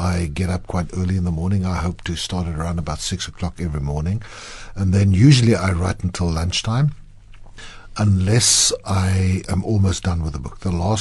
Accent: South Africa; first language Afrikaans; English is a second language; Well, for me, writing is hard enough in Afrikaans, which is my mother tongue.

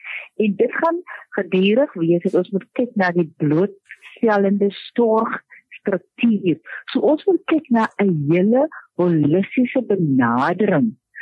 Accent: Wellington, Western Cape, South Africa; now in -; ek is van Wellington, ek is van die Waks en van die Boland area

